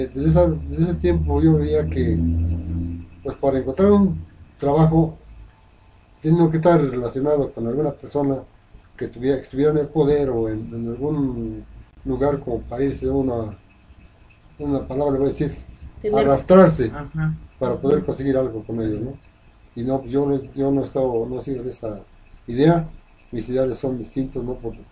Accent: Tianguistenco, State of Mexico, Mexico; Soy del pueblo de Santa María de Tenguistengo, la zona norte de Tenguistengo, un pueblo que fue segregado al municipio, sin estar dentro del municipio

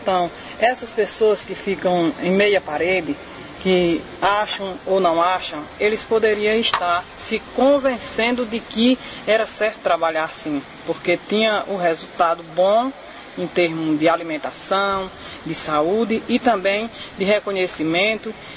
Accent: Parnamirim, Pernambuco, Brazil; sou do município de Parnamirim, aqui de Pernambuco.

